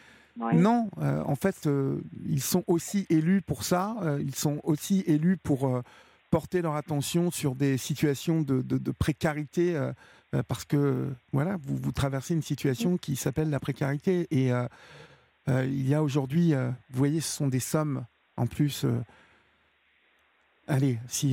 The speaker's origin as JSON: {"language": "French", "region": "Normandy", "country": "France", "said": "Moi, je sais que je viens de l'Eure, donc il semble me souvenir qu'il y avait... quelque chose comme 5 ou 6 circonscriptions."}